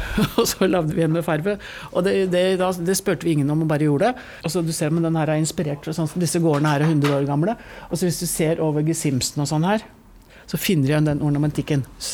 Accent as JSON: {"language": "Norwegian", "region": "Oslo", "country": "Norway", "tie": "born or raised there", "said": "jeg vokste opp her på Tåsen i Oslo"}